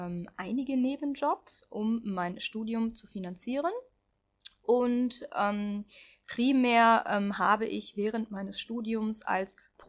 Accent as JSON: {"language": "German", "town": "Düsseldorf", "region": "North Rhine-Westphalia", "country": "Germany", "lives_now": "France", "said": "Ja, ich komme aus Düsseldorf und ich arbeite als Assistentin an einem College und an einem Lycée in der Nähe von Paris."}